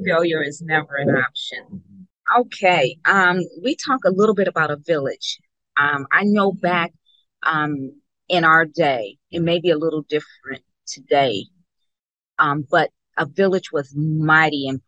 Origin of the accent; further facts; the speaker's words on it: Detroit, Michigan, United States; I think about me growing up in Detroit.